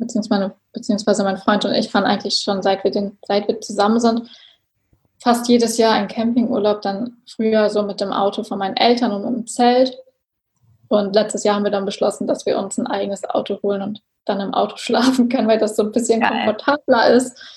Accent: Hamburg, Germany; also ich komme aus der Nähe von Hamburg

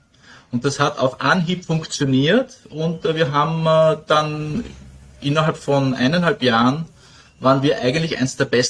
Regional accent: Vienna, Austria; born there; kam dann zurück nach Wien, wo ich geboren bin und eben damals studiert habe

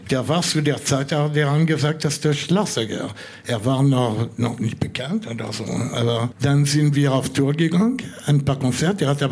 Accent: France; German is a second language; als Franzose, das war der erste Sänger, der in Deutsch gesungen hat, was mich auch sehr interessiert hat.

